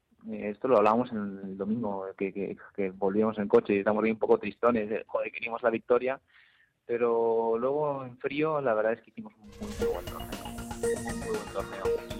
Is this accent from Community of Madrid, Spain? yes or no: yes; Madrid, Community of Madrid, Spain; yo que soy más madrileño que el cocido